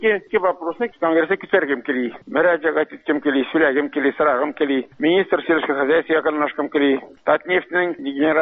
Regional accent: Zurchinly, Tatarstan, Russia; Минем шундый туган авылым Татарстанда Зурчынлы авылы, Зурчынлы. Зурчынлы авылы Чүпрәле районында. Бик безнең зур авыл, җишенле кара туфраклы җир.

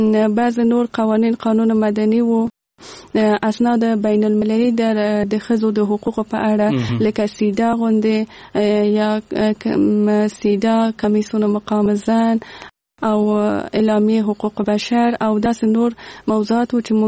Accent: Kabul, Afghanistan; زه په کابل کې زیږېدلې یم او دلته مې ژوند کړی

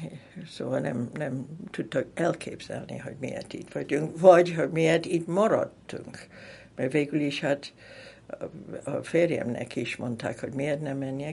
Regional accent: England, United Kingdom; first language English; Hungarian is a second language; mivel született angol vagyok

